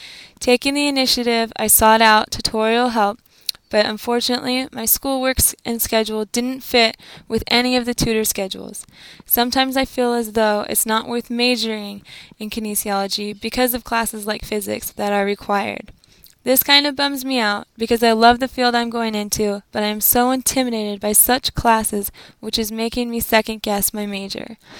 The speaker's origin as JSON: {"language": "English", "town": "San Diego", "region": "California", "country": "United States", "tie": "born or raised there", "said": "I have lived in San Diego, California, my whole life, and Rancho Penasquitos has been my hometown since I was 3 years old."}